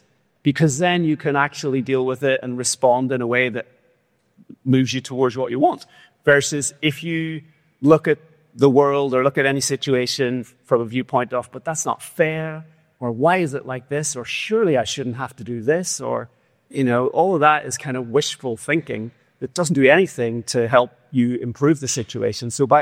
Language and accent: English; Ireland; I grew up an Irish, obviously. I grew up in Ireland